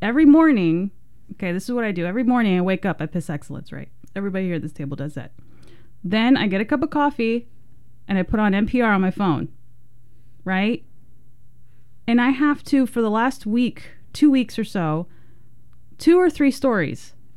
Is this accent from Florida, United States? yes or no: yes; Florida, United States; I'm from South Florida, so it was ground zero for all these Cuban expats